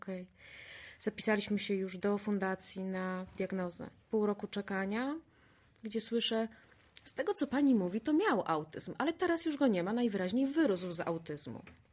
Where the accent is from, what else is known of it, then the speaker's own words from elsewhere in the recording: Warsaw, Masovian Voivodeship, Poland; Ja jestem z Warszawy, wydawałoby się duże miasto.